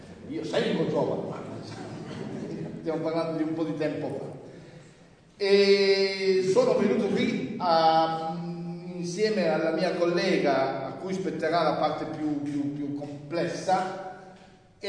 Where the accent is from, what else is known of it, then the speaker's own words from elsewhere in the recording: Casorzo, Piedmont, Italy; io in fin dei conti non è che provengo da chissà dove. Vengo da Casorzo, però Casorzo è un po' un'altra parte del Monferrato.